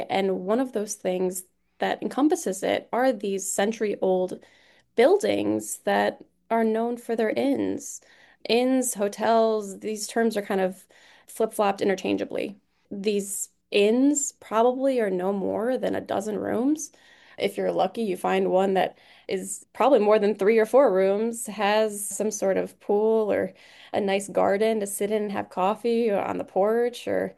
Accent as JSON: {"language": "English", "town": "Detroit", "region": "Michigan", "country": "United States", "lives_now": "Massachusetts, United States", "said": "I'm new to Massachusetts. I'm actually from Detroit."}